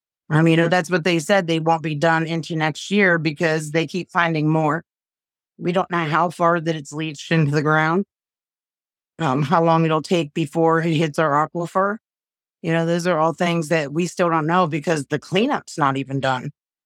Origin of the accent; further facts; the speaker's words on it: East Palestine, Ohio, United States; growing up in East Palestine for 46 years, a community that I love, that I cherish, my hometown